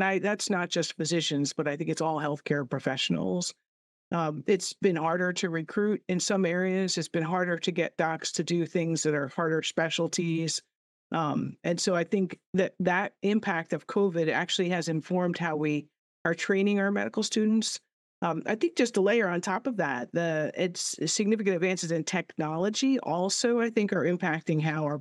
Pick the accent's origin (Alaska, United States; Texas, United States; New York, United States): New York, United States; Rockland; I grew up in Rockland, just over the border in New York, and yeah, so I'm home, and I feel like I'm with my people.